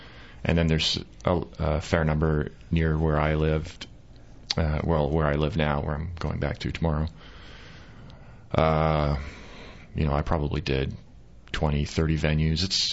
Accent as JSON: {"language": "English", "country": "Canada", "tie": "born there", "also_born_or_lived": "United States", "said": "I was living in the U.S., and I was born in Canada, I'm Canadian, and I lived in the United States for a long time without actually having a green card"}